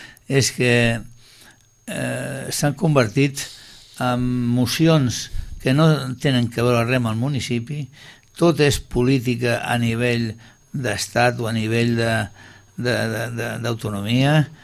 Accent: Sitges, Catalonia, Spain; born there; jo m'estimo Sitges i he nascut a Sitges.

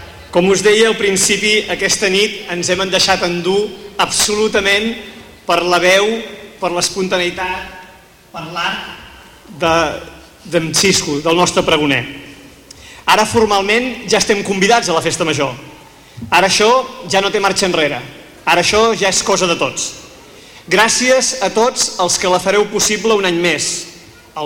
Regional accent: Sitges, Catalonia, Spain; l'essència de com som la gent de Sitges

